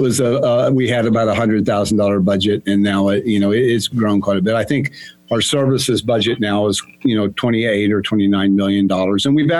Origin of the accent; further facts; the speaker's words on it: Missouri, United States; I grew up in the Ozarks in southern Missouri and went to a one-room schoolhouse.